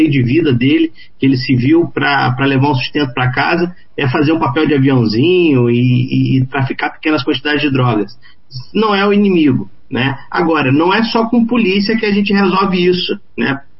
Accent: Rio de Janeiro, Brazil; Eu sou do Rio de Janeiro, então meu estado vive isso de uma forma muito infeliz, muito grave, né?

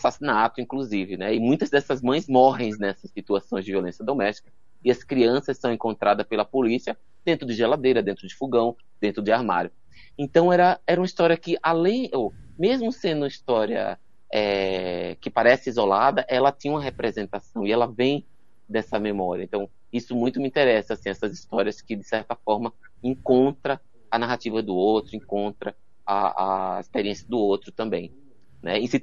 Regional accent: Pernambuco, Brazil; moved away; Antes de vir para cá, eu saí de Pernambuco em 2000, mas antes eu trabalhava com comunidades da periferia, e comunidades, eu era da periferia

